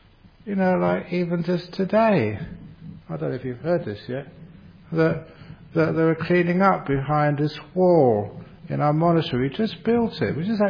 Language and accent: English; England, United Kingdom; born there; I was born in England, for goodness sake. It's in my blood.